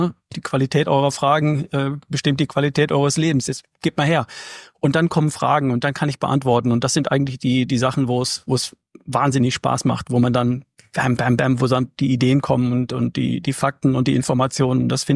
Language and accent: German; North Rhine-Westphalia, Germany; Ich komme aus Ostwestfalen, da gibt's Kartoffeln von der Wiege bis zur Bahre.